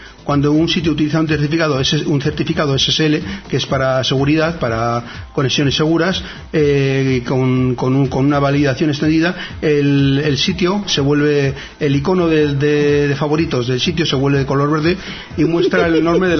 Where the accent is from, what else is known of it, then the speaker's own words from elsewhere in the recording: Bilbao, Basque Country, Spain; que los de Bilbao somos así, ya sabes.